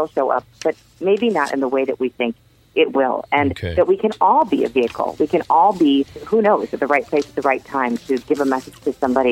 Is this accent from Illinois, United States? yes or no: yes; Chicago, Illinois, United States; And I said, oh my gosh … I'm from Chicago.